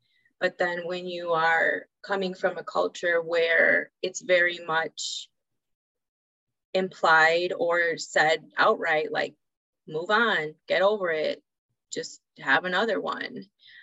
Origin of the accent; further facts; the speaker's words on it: Honduras; I'm from Honduras, and they say that the Honduran healthcare system is 50 years behind.